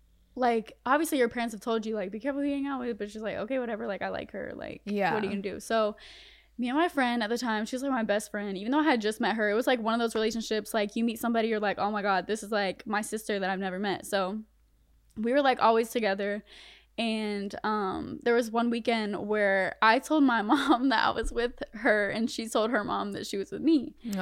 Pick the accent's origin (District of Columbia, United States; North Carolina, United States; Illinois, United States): North Carolina, United States; Spring Lake; also born or lived in Connecticut; in Connecticut, but then, like, my teenage years was in like Spring Lake, close to Fayetteville. But growing up in North Carolina was crazy